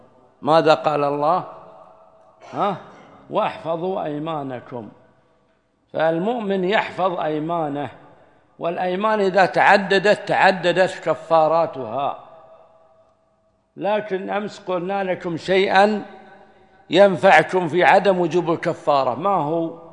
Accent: Saudi Arabia; عندنا في السعودية

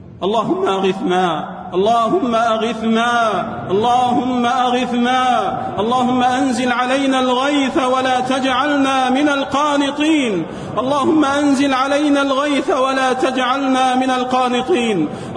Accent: Saudi Arabia

